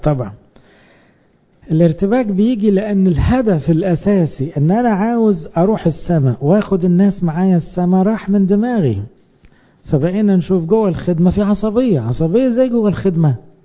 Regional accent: Egypt; احنا بالذات كمصريين فينا عيب ان دايما خايفين الناس تاكل وشنا

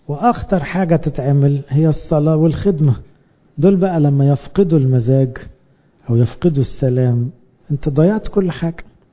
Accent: Egypt; احنا بالذات كمصريين فينا عيب ان دايما خايفين الناس تاكل وشنا

